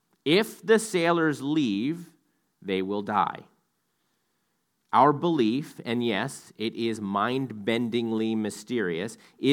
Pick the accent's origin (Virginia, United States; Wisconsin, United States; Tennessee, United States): Virginia, United States; Virginia Beach; Growing up in Virginia Beach, it was a common occurrence during the late summer months that we would get hurricane warnings.